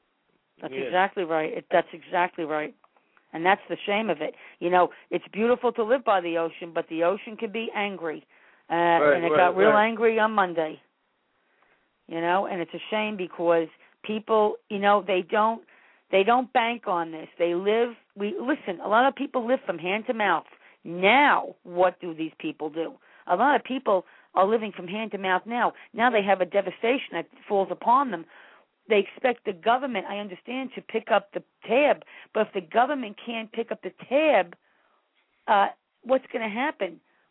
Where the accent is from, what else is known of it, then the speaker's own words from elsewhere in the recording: New York, United States; And it angers me as a New Yorker.